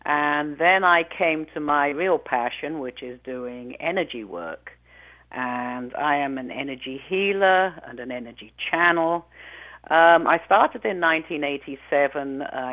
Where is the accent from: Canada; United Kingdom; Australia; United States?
United Kingdom; London; born there; I was born in London, England, and but I wasn't raised there. My father was a doctor in the British military, and so we were traveling as kids.